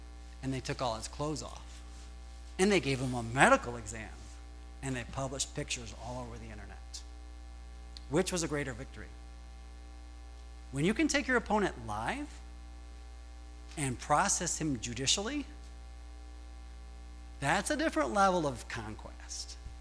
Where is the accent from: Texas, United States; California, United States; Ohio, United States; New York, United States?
Ohio, United States; Toledo; My pastor growing up in Toledo, Ohio, was blind at the end of his life.